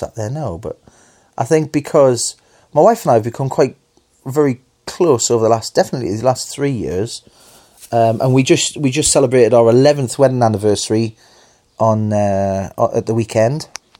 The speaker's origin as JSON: {"language": "English", "town": "Hexham", "region": "North East England", "country": "United Kingdom", "tie": "born or raised there", "said": "When we used to go up Fellside as kids, you could see over all of the town of Hexham."}